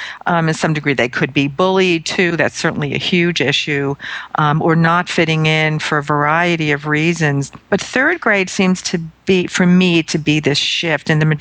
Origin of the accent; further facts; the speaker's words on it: Brooklyn, New York, United States; I'm from Brooklyn, New York, until I graduated from graduate school.